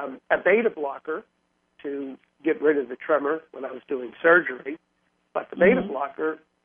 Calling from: Dade City, Florida, United States; I'm calling you from Dade City, Florida. Now, Dade City is not Dade County. Everybody who hears Dade thinks it's Miami. I'm located in Central Florida, probably about 40 minutes north of Tampa.

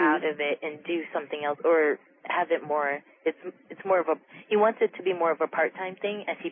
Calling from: Miami, Florida, United States; I'm calling from Miami.

